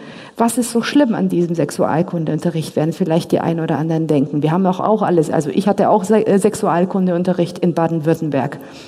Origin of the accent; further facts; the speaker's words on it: Romania; Ich stamme selber auch aus Rumänien.